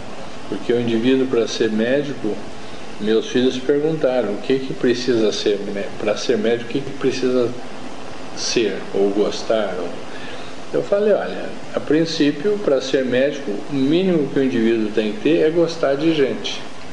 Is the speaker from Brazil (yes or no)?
yes; Minas Gerais, Brazil; Dizem meus pais que quando eu era criança lá em Minas